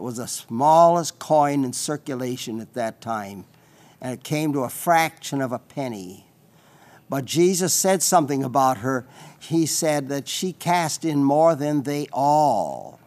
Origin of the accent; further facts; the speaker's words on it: South Dakota, United States; because I was raised out in western South Dakota.